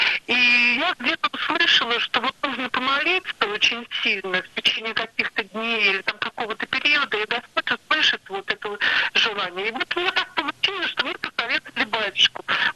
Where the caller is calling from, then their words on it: Saint Petersburg, Russia; звоню из Санкт-Петербурга.